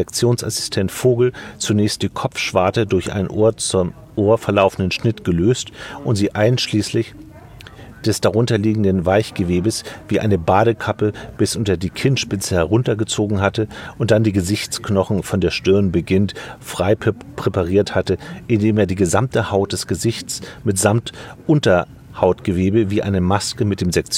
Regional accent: Schleswig-Holstein, Germany; Müssen wir als Schleswig-Holsteiner ja mal sagen.

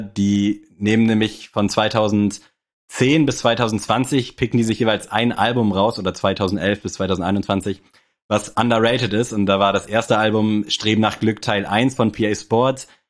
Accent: Berlin, Germany; ich bin ein Berliner

